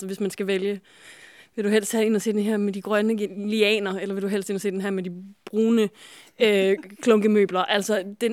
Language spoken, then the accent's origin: Danish; Aarhus, Central Denmark Region, Denmark; Jeg er jo aarhusianer